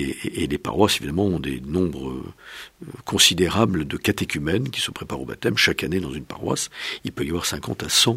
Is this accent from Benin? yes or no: yes; Benin; born there; entre le Bénin, qui est mon pays natal, et le Ghana